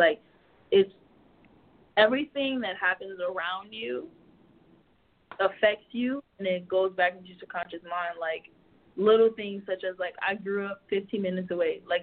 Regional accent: Miami, Florida, United States; You're from Florida, Florida. I'm from Miami. City girls.

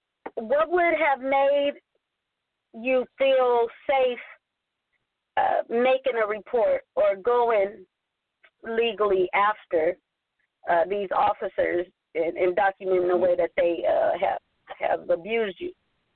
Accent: United States; I'm not afraid to speak my mind and forth and stand for of my rights as a American woman of this country

